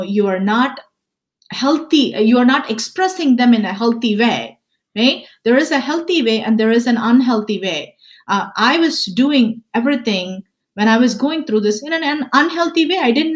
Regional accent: India; I'm actually originally from India, and the cultural aspect too, the cultural barrier.

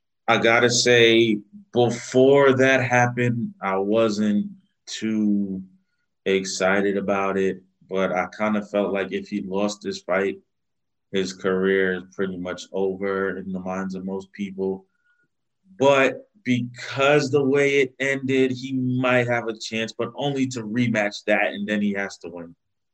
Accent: New York, United States; New York, you my hometown.

